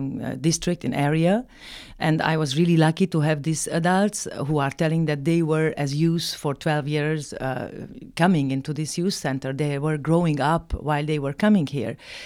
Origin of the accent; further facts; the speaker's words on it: Transylvania, Romania; as I grew up in Transylvania, I am also very familiar with some Gypsy communities and Hungarian, Romanian communities from that area.